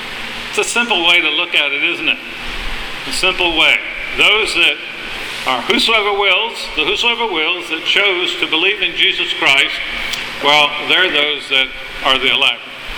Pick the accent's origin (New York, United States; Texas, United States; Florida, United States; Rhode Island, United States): Rhode Island, United States; I was raised in Rhode Island. So I know what it's like to have 4, 5, 6 feet of snow in your backyard.